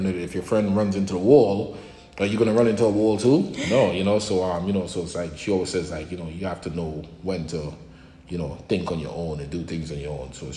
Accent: Trinidad & Tobago; also born or lived in Brooklyn, New York; now in New Jersey, United States; From Trinidad and Tobago. I resided in Brooklyn, New York, and now I'm here in New Jersey.

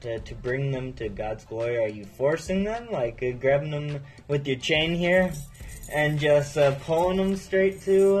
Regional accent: Escanaba, Michigan, United States; I'm from Escanaba, Michigan, 49829.

